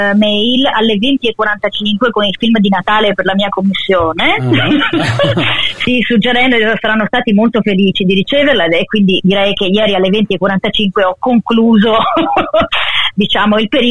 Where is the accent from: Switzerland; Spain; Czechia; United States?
Spain; Galicia; Della Galizia.